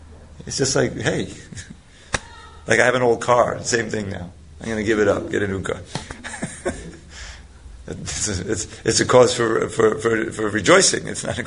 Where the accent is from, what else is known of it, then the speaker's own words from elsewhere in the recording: New York City, New York, United States; Because I grew up in New York, so sometimes in the summer it gets very hot and muggy in New York City, you know.